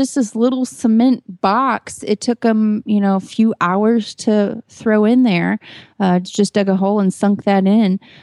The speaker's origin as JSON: {"language": "English", "town": "Moore", "region": "Oklahoma", "country": "United States", "tie": "born or raised there", "said": "I grew up in Moore, Oklahoma, which is the tornado alley capital"}